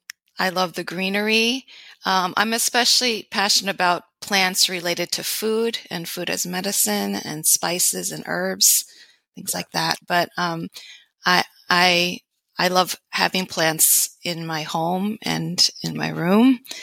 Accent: New York, United States; But I grew up in the U.S. In the New York area.

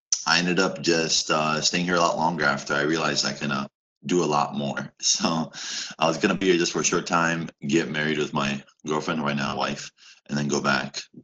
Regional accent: Waterloo, Iowa, United States; also born or lived in Bosnia; now in South Korea; Okay, so my family's from Bosnia, but we moved to Iowa when I was in middle school. So we're from Iowa, Waterloo, Iowa. But now I'm in South Korea, as you know.

